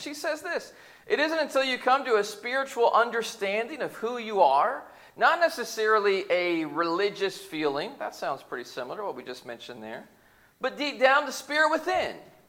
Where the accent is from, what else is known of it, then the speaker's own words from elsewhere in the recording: Indianapolis, Indiana, United States; I grew up in Indianapolis, 30 minutes the other direction from here, so I've got some family here as well tonight.